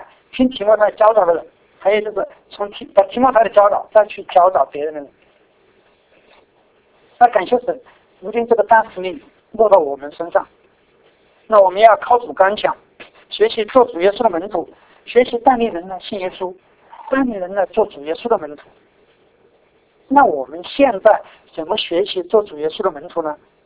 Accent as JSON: {"language": "Chinese", "country": "China", "lives_now": "Edmonton, Canada", "said": "我就尝试跟他讲，我说我是中国人。"}